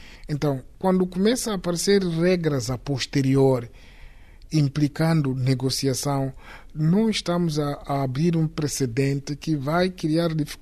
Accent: Mozambique; Obviamente que nós, como moçambicanos, não somos um povo conflituoso.

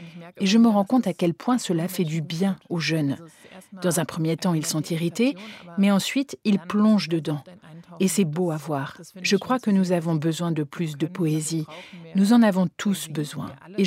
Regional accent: Berlin, Germany; entre-temps j'ai 40 ans, je suis née à Berlin, j'ai grandi à Berlin.

